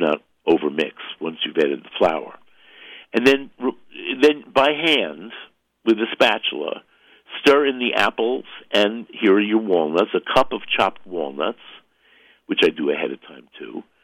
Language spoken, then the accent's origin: English; Brooklyn, New York, United States; because it was a standard bakery item in here when I grew up in Brooklyn, and it somehow coffee cake, crumb cake, became a thing in the Italian American community, at least here in Brooklyn.